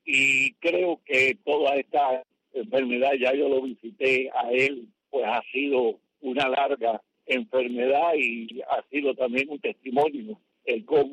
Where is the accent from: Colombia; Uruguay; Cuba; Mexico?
Cuba; a nosotros como cubanos